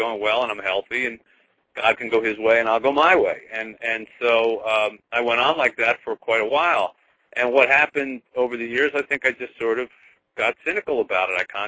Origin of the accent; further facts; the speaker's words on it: New Jersey, United States; I went back to the small hometown where I grew up in New Jersey and gave a little talk there